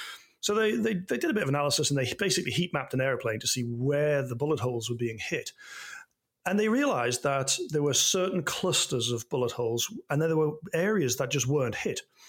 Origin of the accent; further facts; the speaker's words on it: Durham, North East England, United Kingdom; And I am from Durham in Northeast England. You may have picked up the accent.